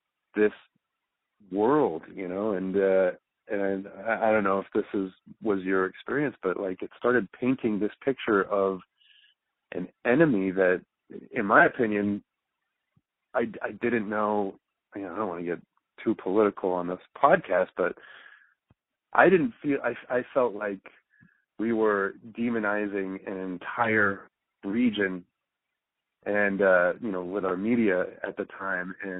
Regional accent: California, United States; I grew up in California as well.

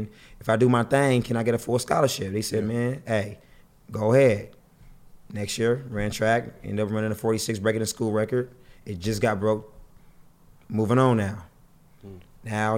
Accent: Long Beach, California, United States; You know, I'm from Long Beach

